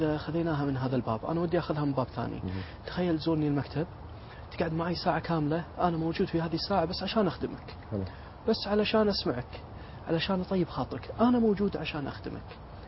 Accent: Kuwait; شيء شعبي شديد جدا عندنا بالكويت

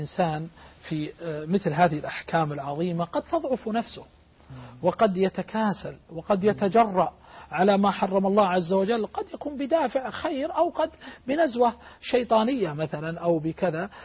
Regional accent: Saudi Arabia; عندنا في المملكة العربية السعودية

